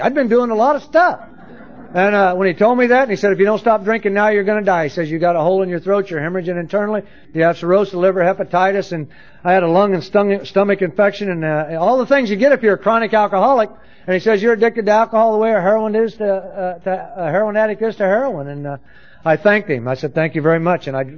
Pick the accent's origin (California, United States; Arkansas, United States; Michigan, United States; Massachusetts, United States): California, United States; Valencia; Now, I'm from Valencia, not Hollywood, okay?